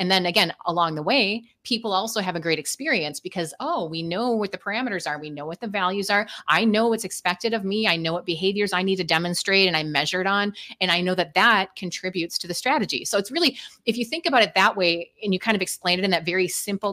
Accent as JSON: {"language": "English", "region": "Midwest", "country": "United States", "said": "I'm from the Midwest, so it's like everyone's really nice"}